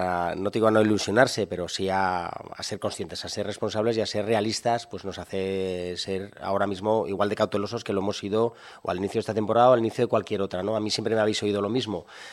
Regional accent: Aragon, Spain; No voy a salir gallego. Yo soy aragonés y de pura cepa.

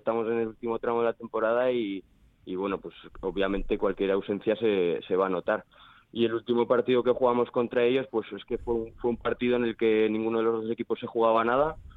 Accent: Jaca, Aragon, Spain; somos un grupo que somos todo de Jaca, somos como una gran familia

